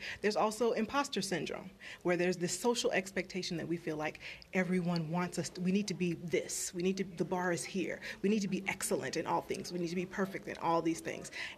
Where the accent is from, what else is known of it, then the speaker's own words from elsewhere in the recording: Kansas, United States; I grew up in Kansas, so I like to say, you know, I am a country girl with city tendencies.